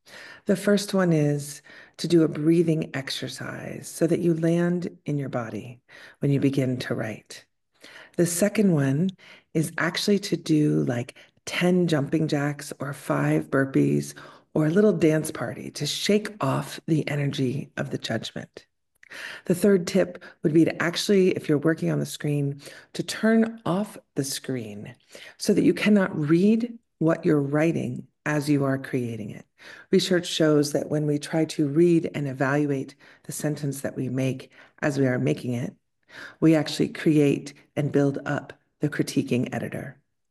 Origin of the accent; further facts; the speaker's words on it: Williamsburg, Virginia, United States; I had the pleasure, if I can say pleasure, the complicated beginnings of growing up in Southern Virginia in a small town called Colonial Williamsburg, where lots of strange people like to pretend they're British.